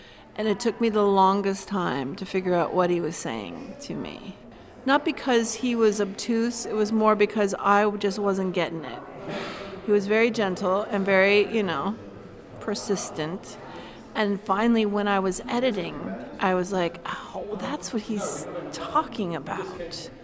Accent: California, United States; Any discrimination that I experienced while I was working in the Midwest was because I was from California.

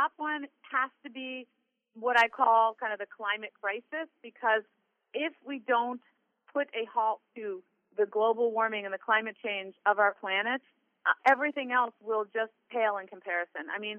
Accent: Chappaqua, New York, United States; although I grew up in Chappaqua, New York, I mentioned before my parents are immigrants.

